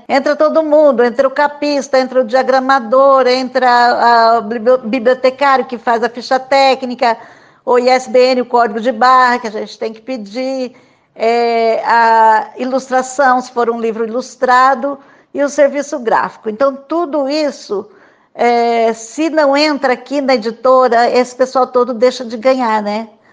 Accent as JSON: {"language": "Portuguese", "country": "Brazil", "said": "Esperança é aquilo que, né, a gente é brasileiro."}